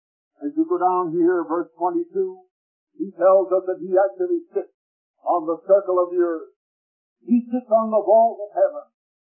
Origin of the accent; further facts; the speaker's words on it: United States; I'm an American. I was born under the stars and stripes, and I love it.